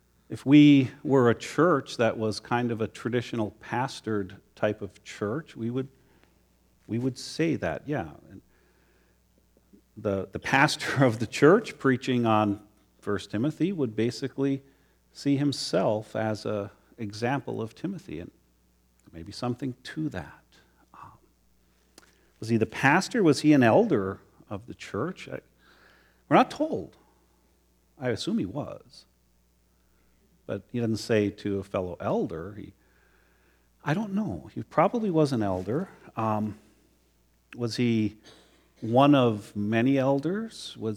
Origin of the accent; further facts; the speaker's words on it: United States; Because you see, that's what I'm like. I'm an American. Our forefathers knew about rebellion.